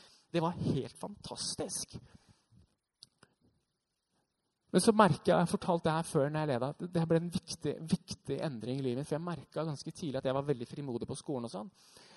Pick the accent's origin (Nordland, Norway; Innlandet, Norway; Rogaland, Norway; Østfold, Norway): Innlandet, Norway; Hamar; Jeg er født og oppvokst på Hamar, gikk en menighet, sånn som dette her, bare mye mindre.